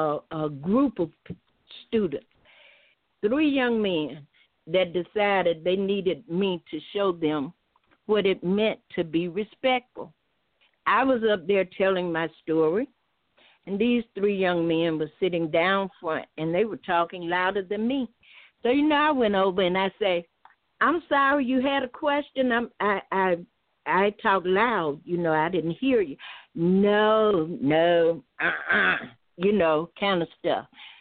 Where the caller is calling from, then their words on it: Selma, Alabama, United States; I'm calling from Selma.